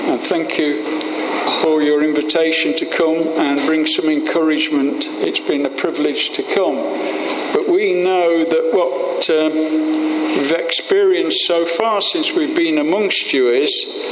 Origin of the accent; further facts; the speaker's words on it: Coventry, West Midlands, United Kingdom; I was born and bred in Coventry during the time of the Blitz.